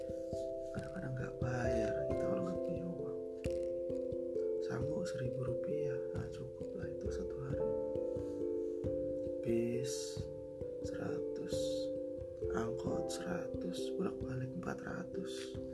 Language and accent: Indonesian; Cirebon, West Java, Indonesia; Akhirnya saya lamar di Cirebon kota, pengen sekolah di kota saya.